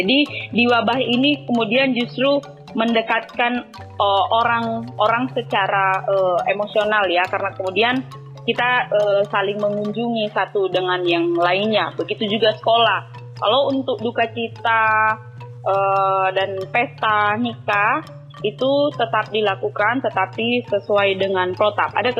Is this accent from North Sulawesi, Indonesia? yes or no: yes; Wanuakoha, North Sulawesi, Indonesia; Misalnya di kampung saya di Wanuakoha, itu salah satu masyarakat yang terkonfirmasi positif COVID-19.